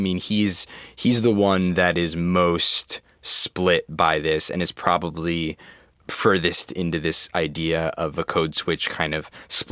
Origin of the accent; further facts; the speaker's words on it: New Jersey, United States; I grew up in New Jersey and it was there was this like burgeoning emo rock scene.